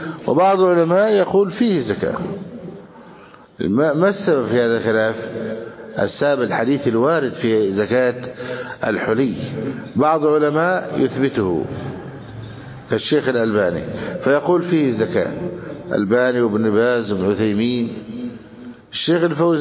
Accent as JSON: {"language": "Arabic", "country": "Egypt", "said": "بلادنا مصر"}